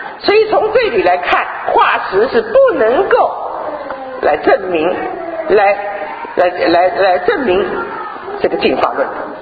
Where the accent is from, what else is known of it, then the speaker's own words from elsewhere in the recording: China; 因为我们特别是从大陆来的啊，我不知道我们这里有多少从大陆来